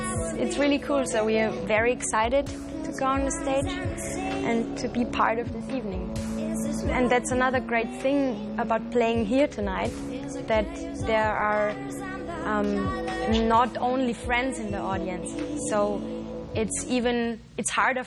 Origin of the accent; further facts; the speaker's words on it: Vienna, Austria; from Vienna. We are twins.